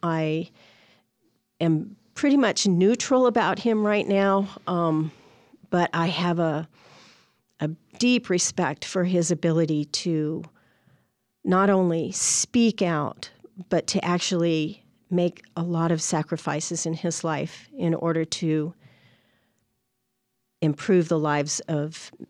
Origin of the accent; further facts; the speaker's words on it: Montgomery, Alabama, United States; I grew up in Montgomery, and George Wallace was the governor.